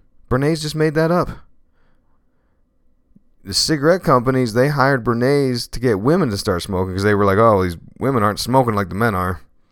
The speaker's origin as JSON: {"language": "English", "town": "Allentown", "region": "Pennsylvania", "country": "United States", "tie": "born or raised there", "said": "He's from my hometown, Allentown, PA. Shout out, Allentown, PA."}